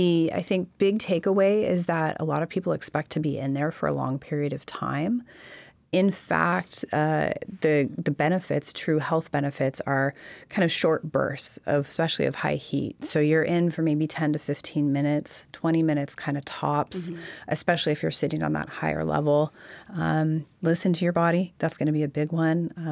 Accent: Alaska, United States; Growing up in Alaska, I'm not one that loves cold water, so kind of stay away from those.

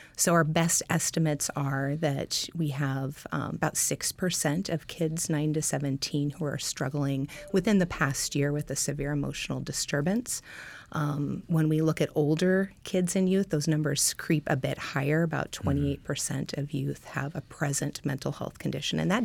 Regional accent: Anchorage, Alaska, United States; And I'm from 3 miles down the road. So I grew up in Anchorage, Alaska, got my master's degree here at Alaska Pacific University right down the road.

